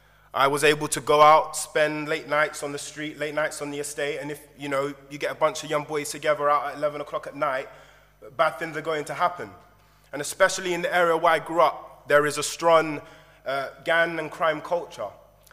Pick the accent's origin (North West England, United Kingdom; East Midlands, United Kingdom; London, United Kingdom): London, United Kingdom; I'm originally from London, England. I was born in an area called Ealing, and I grew up on an estate called Woodend in Norfolk area. And I grew up in what I would describe as agnostic home.